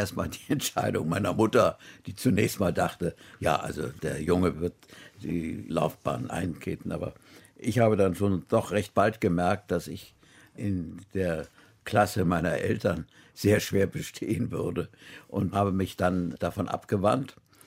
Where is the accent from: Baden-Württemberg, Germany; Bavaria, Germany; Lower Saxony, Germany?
Bavaria, Germany; Feldafing; accent: Bavarian; also born or lived in Innsbruck, Austria; Wir haben zunächst in Innsbruck, wo ich geboren bin, gelebt. Dann 1935 etwa sind wir nach Feldafing in Bayern am Starnberger See. Dort bin ich eingeschult worden. Ich soll damals absolut bayerischen Dialekt gesprochen haben.